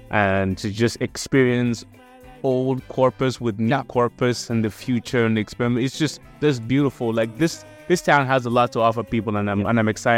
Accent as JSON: {"language": "English", "country": "Nigeria"}